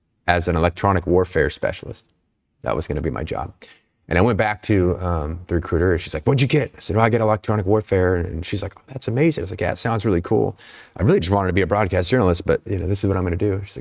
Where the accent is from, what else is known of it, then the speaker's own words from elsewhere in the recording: Snohomish, Washington, United States; Born and raised in that town. I knew nothing but that town.